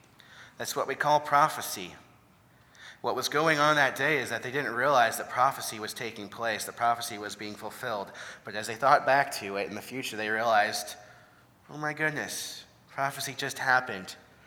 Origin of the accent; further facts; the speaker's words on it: Peoria, Illinois, United States; I grew up in Peoria, and in fact, the area I was born in was a pretty bad area. So my parents didn't stay there real long